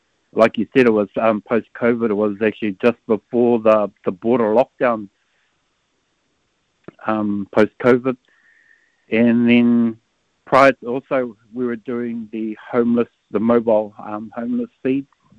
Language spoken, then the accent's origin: English; Port Waikato, Waikato, New Zealand; So yeah, I hail from the centre of the universe, Port Waikato